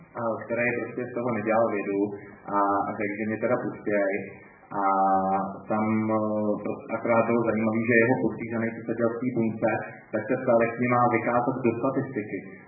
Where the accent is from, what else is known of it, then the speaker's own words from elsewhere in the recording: Náchod, Hradec Králové Region, Czechia; jsem z Náchoda Polsky, jsem se dobrovolně naučil